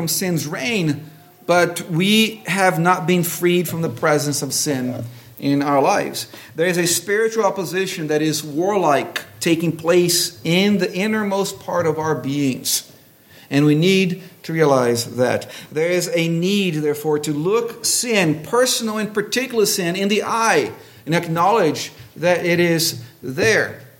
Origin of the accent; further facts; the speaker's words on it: Brazil; Growing up in Brazil, often there was commercials